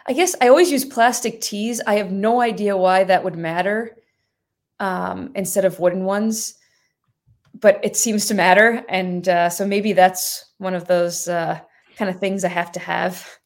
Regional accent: New York, United States; And I did it in the New York State Open, which was right in my hometown here.

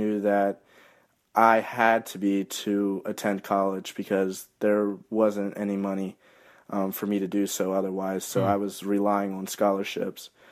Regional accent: Falling Waters, West Virginia, United States; I grew up in Falling Waters, West Virginia, which is a small city in the Eastern Panhandle. There I lived with my grandparents.

